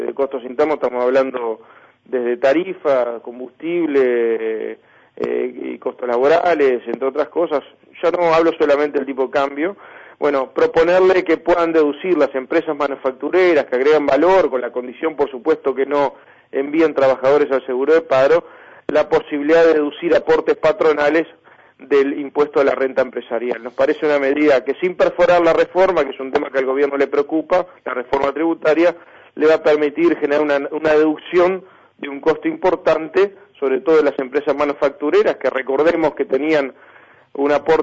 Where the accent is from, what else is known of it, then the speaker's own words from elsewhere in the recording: Uruguay; nos tiene que preocupar mucho como uruguayos